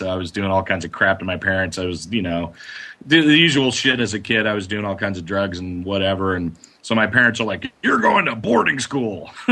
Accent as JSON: {"language": "English", "town": "Los Angeles", "region": "California", "country": "United States", "tie": "born or raised there", "said": "Started playing in bands around Los Angeles, and I grew up in near Los Angeles"}